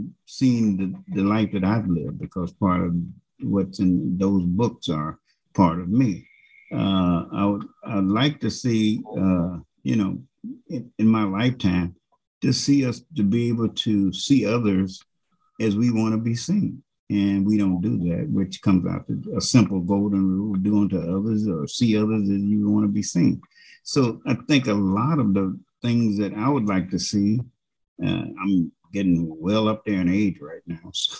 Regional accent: United States; I'm an American, but I've seen enough of the world to know

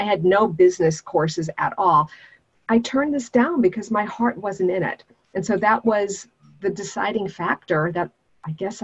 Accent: Brooklyn, New York, United States; also born or lived in Germany / North Carolina / Oklahoma; I grew up in a military family, so even though we're from Brooklyn, I lived in Germany twice, in North Carolina, Oklahoma, et cetera. So I didn't have a thick Brooklyn accent.

